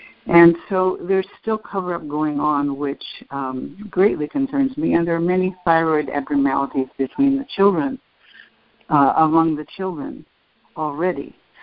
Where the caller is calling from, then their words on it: Lacey, Washington, United States; I'm calling from Lacey, Washington, next to Olympia, Washington.